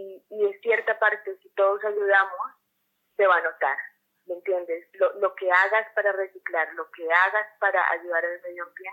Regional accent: Bogotá, Colombia; Yo vengo de Bogotá, que es la capital de Colombia.

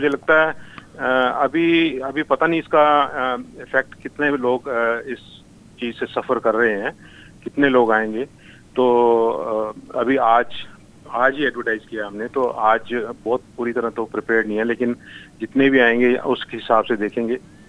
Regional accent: Ludhiana, Punjab, India; now in Australia; मैं पंजाब से हूँ, लुधियाना से, और मैं 1992 में ऑस्ट्रेलिया आया था स्किल माइग्रेशन के ऊपर।

